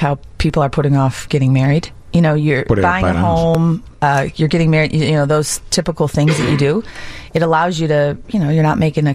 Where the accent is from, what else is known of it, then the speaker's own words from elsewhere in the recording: Chicago, Illinois, United States; born there; I was born in Roseland